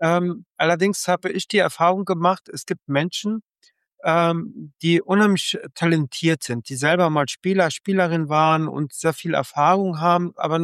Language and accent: German; Italy; Als Italiener